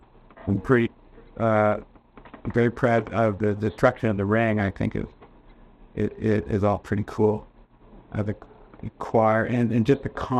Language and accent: English; Toronto, Ontario, Canada; And I grew up in Canada, in Toronto, and I had toured a lot through Canada.